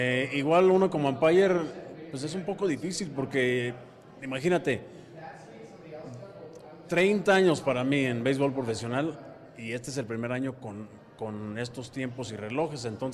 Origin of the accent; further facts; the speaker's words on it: Mexico; lo que voy a vivir hoy, aquí en México, en mi país